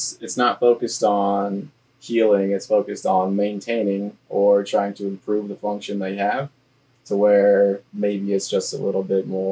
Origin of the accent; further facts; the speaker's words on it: Omaha, Nebraska, United States; now in Tabor, United States; I'm from Omaha, but I'm living in Tabor right now.